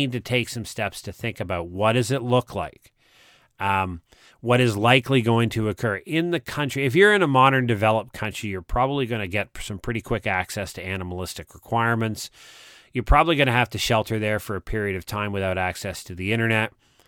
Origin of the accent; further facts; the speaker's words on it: Canada; getting myself back to my home country of Canada.